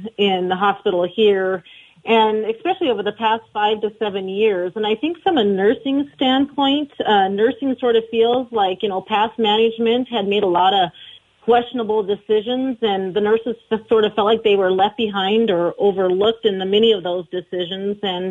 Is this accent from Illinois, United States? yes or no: no; Montana, United States; I grew up in Montana. I grew up in a little town over on the east side of the mountains.